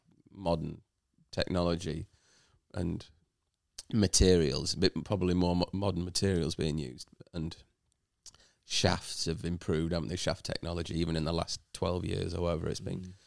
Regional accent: United Kingdom; as a British player

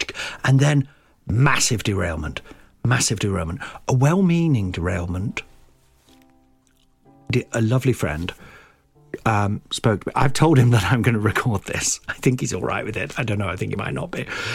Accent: Midlands, United Kingdom; all the years of growing up in the Midlands in a kind of like, think you're better than us, don't you?

